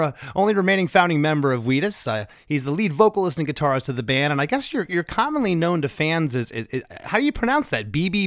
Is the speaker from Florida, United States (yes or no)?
yes; Northport, Florida, United States; I'm from Northport, Florida.